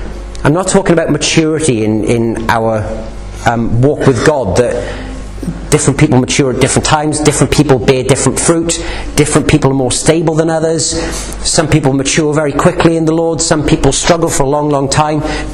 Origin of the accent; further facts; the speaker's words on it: United Kingdom; just kind of ignored because we're all British.